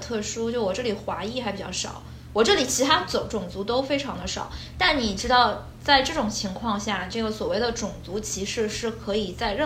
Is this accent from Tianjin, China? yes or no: yes; Tianjin, China; 就说我是天津人。